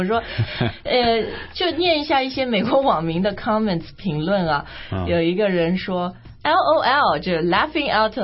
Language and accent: Chinese; China; 美国人觉得傻花钱，我们中国人也觉得他是这个样子，对吧？